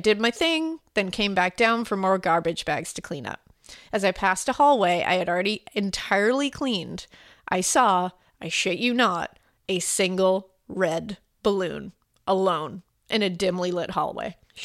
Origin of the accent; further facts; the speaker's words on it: Sherbrooke, Quebec, Canada; So my hometown of Sherbrooke, Quebec, first responders appear to be the Canadian version of the LAPD.